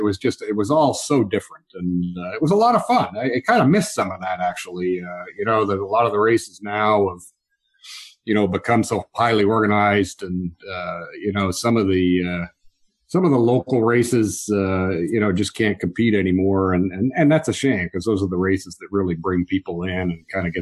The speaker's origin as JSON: {"language": "English", "country": "Canada", "tie": "born or raised there", "said": "I grew up in Canada, and I did a lot of ski racing as a kid."}